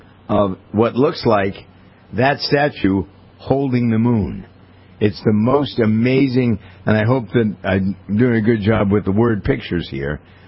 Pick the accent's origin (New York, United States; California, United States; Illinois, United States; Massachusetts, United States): Massachusetts, United States; Boston; when I told them I was from the Boston area, the guy says to me, "Are you Irish?"